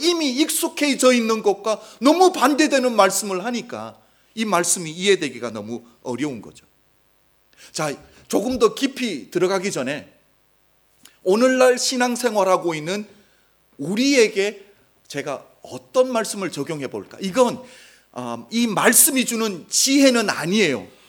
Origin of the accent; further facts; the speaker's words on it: South Korea; now in Germany; 우리는 한국 사람으로 지금 독일에 살고 있어요.